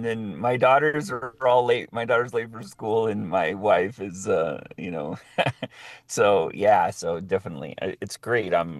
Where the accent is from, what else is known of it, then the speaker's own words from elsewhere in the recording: Wyoming, United States; also born or lived in New Mexico / Colorado / Utah; So I'm originally from New Mexico. I'm a Hickory Apache, Mexica, and Chichimeca. I was left at an orphanage in Denver, Colorado, and then transferred up to an orphanage in St. Joseph's Orphanage in Wyoming, and then was adopted and raised in Wyoming and Utah.